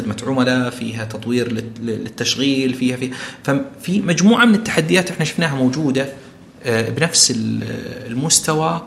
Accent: Saudi Arabia; في سوبر ماركت كثير عندنا بالسعوديه

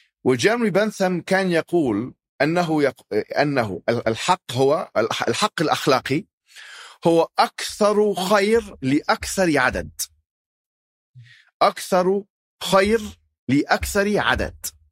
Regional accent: Alexandria, Alexandria Governorate, Egypt; أنا ذهبت إلى الإسكندرية، أنا من الإسكندرية أصلا يعني في مصر

